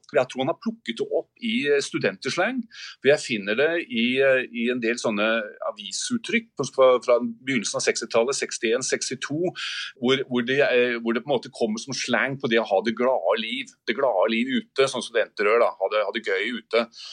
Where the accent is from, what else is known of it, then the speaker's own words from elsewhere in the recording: Oslo, Norway; Jeg er fra Oslo